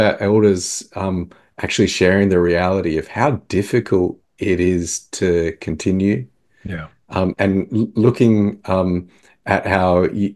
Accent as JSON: {"language": "English", "country": "Australia", "said": "Like, as an Australian, clearly name it, it's your culture."}